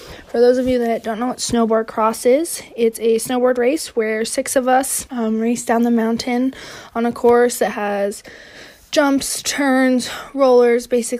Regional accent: Anchorage, Alaska, United States; I'm from Anchorage, Alaska

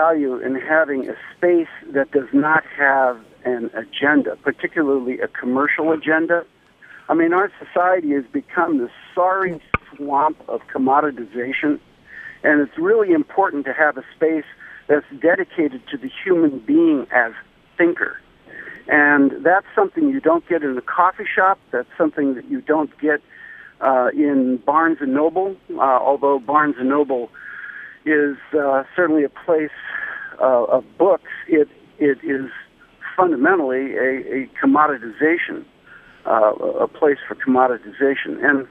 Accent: Fairbanks, Alaska, United States; I was raised in Fairbanks, and one of my fondest memories come from the time that I spent as a boy in the George C. Thomas Memorial Library in Fairbanks

